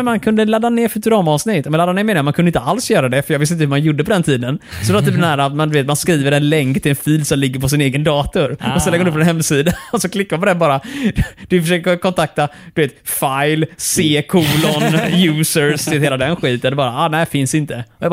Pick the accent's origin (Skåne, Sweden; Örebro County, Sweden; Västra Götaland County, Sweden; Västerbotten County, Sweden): Skåne, Sweden; Malmö; Jag kom från Malmö och jag spelade vid pingis.